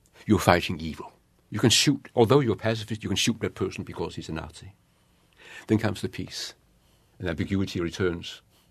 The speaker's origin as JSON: {"language": "English", "country": "Denmark", "tie": "born or raised there", "said": "I never saw liquidation. I'm lucky. But it happened in my hometown. I saw more of the punishment afterwards, where the Danish girls who had children, babies with German soldiers, were shaved."}